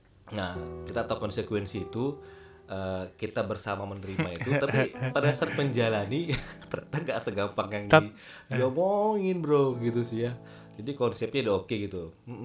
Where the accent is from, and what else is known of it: Indonesia; accent: Batak